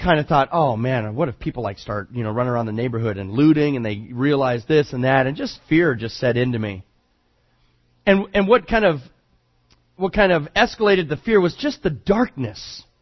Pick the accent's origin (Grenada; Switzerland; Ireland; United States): United States; California; I mean, I grew up in the Bay Area, so I grew up with earthquakes, you know, and oh, the houses start shaking, you get in the door frame